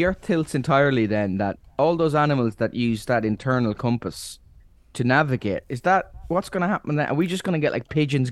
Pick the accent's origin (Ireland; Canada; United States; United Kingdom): Ireland; as an Irish person